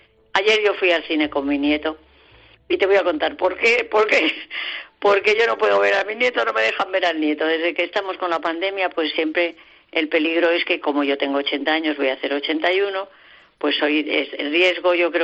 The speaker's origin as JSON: {"language": "Spanish", "town": "Valladolid", "region": "Castile and León", "country": "Spain", "said": "quizá porque soy de Valladolid, de madre maestra y de padre militar"}